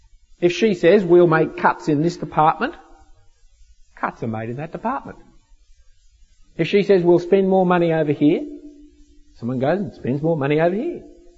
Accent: Australia; I'm sorry. I'm an Australian.

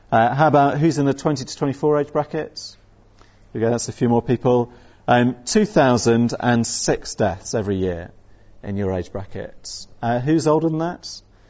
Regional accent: South West England, United Kingdom; accent: Somerset; It's a harvest term, which means I get to go back to my childhood and drag out my Somerset accent. Okay, so here we are, we're in Somerset.

